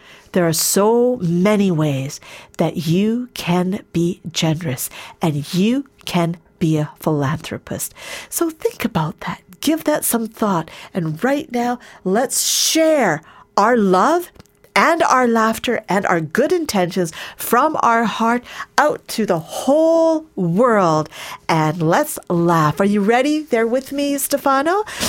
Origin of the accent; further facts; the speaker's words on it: Canada; also born or lived in Tanzania; I grew up in Canada. I was born in Tanzania and my parents are of Indian origin, but I did grow up in Canada.